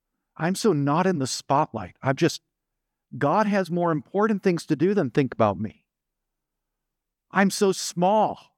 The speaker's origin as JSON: {"language": "English", "town": "Eugene", "region": "Oregon", "country": "United States", "tie": "born or raised there", "said": "I remember growing up in Eugene, Oregon one time."}